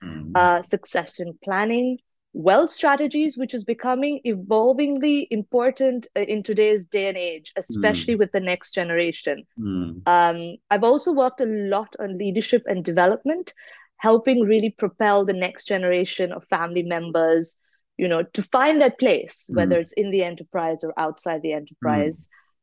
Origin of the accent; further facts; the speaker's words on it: India; born there; also born or lived in New Zealand / Singapore / United Kingdom / United States; I was born in India, but I've lived, I've worked, and I've been educated across multiple continents. Mm-hmm. India, New Zealand, Singapore, the UK, the US, and Dubai.